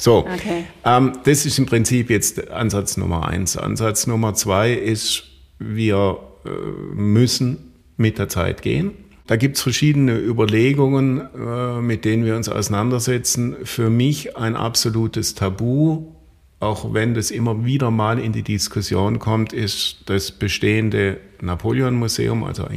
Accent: Konstanz, Baden-Württemberg, Germany; ich bin in Konstanz groß geworden, habe dort meine Schulzeit erlebt.

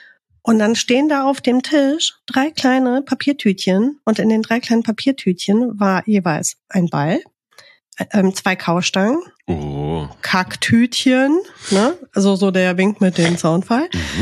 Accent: France; German is a second language; now in Germany; wenn ich in mein Heimatland Frankreich fahre, furchtbar, kannst ja nirgendwo mit Hunden hingehen

